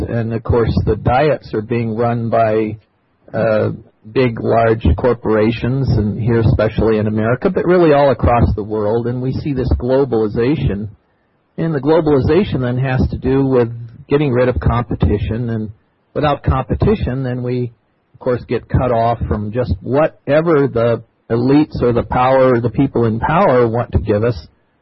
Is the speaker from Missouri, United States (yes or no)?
no; California, United States; I'm here from California, and I'm happy to be sharing with you.